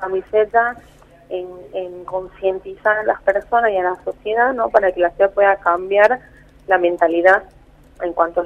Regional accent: Ledesma, Jujuy, Argentina; para poder comunicarle a la gente de Ledesma, que es donde nosotros somos

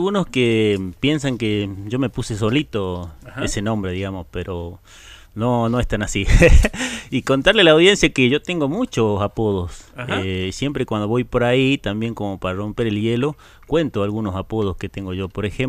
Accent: Cuesta Azul, Salta, Argentina; yo soy de Cuesta Azul. Uh-huh. Es una comunidad colla dentro del municipio de Nazareno.

